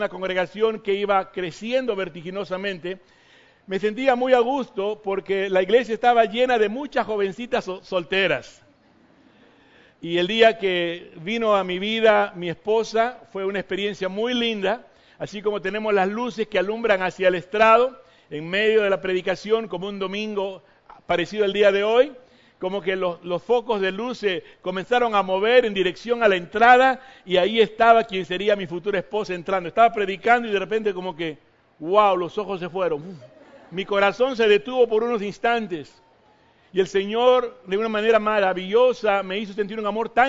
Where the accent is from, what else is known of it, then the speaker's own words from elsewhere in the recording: Peru; soy peruano … mi apellido es descendencia alemán, pero de corazón soy mexicano.